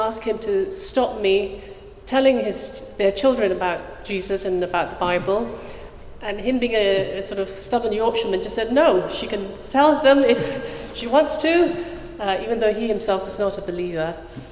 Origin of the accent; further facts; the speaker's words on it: Malaysia; Well, I was born in Malaysia and I grew up there. My parents were not religious